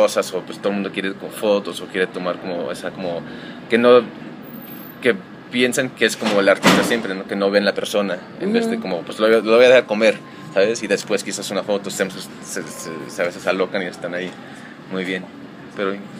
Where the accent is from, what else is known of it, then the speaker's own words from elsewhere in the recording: United States; also born or lived in Mexico; yo crecí más en Estados Unidos con mi mamá, cuando mis papás se divorciaron